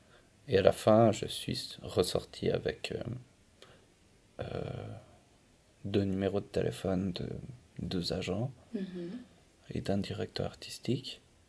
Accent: Switzerland; s'ils savent qu'on vient de la Suisse, si on est suisse, ils nous ferment

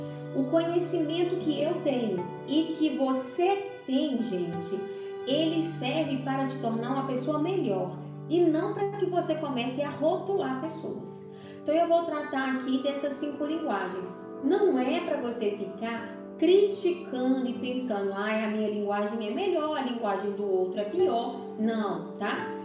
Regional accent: Ipatinga, Minas Gerais, Brazil; Eu nasci no bairro da Vila Ipanema, em Ipatinga, né? Quando eu nasci, os meus pais moravam na Vila Ipanema. Eu estudei na Vila Ipanema.

